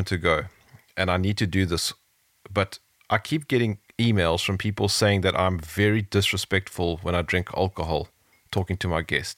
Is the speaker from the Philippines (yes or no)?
no; South Africa; I'm from South Africa.